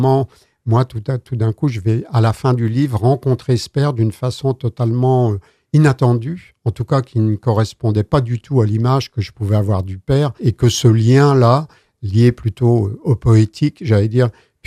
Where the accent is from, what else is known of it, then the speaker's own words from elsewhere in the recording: Lorient, Brittany, France; moi, je suis de Lorient, d'origine.